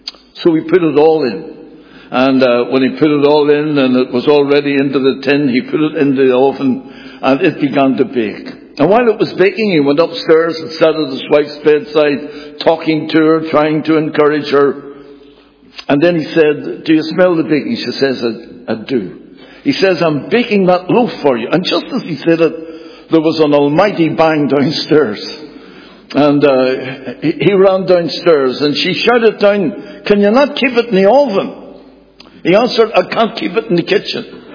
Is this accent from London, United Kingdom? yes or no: no; Belfast, Northern Ireland, United Kingdom; born there; I was born on the Donegal Road in Belfast.